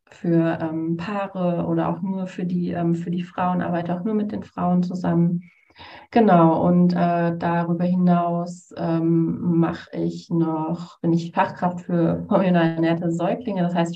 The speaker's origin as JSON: {"language": "German", "town": "Essen", "region": "North Rhine-Westphalia", "country": "Germany", "said": "ich komme tatsächlich auch aus Essen."}